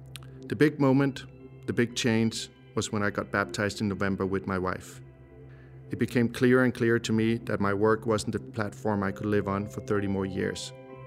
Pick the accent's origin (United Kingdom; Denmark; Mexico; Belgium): Denmark; English is a second language; I'm 46 years old, and I'm from Denmark.